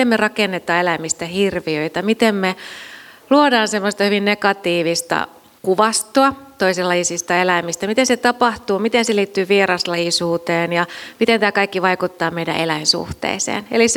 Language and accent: Finnish; Central Finland, Finland; Mäkin kasvoin tuolla Keski-Suomessa sellaisessa pienessä kylässä, missä oli kansanlehtoja.